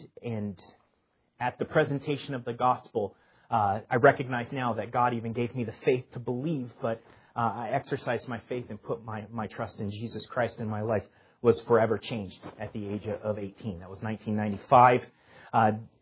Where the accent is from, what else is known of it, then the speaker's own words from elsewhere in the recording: Winnemac, Indiana, United States; I'm an Indiana boy. I'm from Winnemac, Indiana. It's a really small town. You blink, you miss it. That's how small it is.